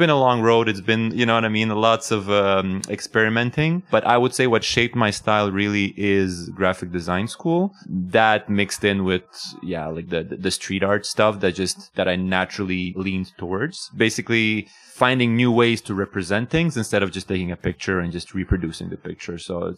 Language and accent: English; Sherbrooke, Quebec, Canada; I'm originally from Sherbrooke, so just coming back in within the area is pretty awesome.